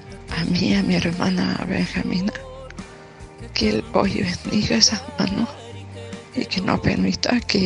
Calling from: Chilecito, La Rioja, Argentina; del Chilecito La Rioja.

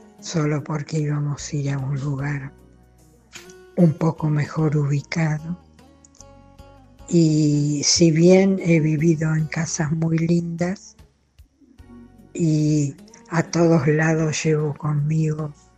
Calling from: Tres Arroyos, Buenos Aires Province, Argentina; de Tres Arroyos.

